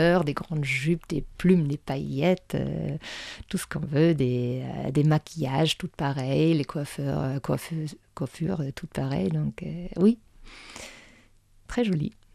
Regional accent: Germany; moi, je suis originaire de l'Allemagne. Évidemment, ma famille parle allemand

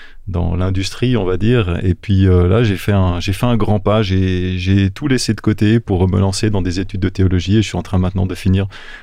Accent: Romandy, Switzerland; Alors, j'habite sur Fribourg, en Suisse. Je suis natif de la Suisse romande, un bon Suisse, j'espère pas trop d'accent.

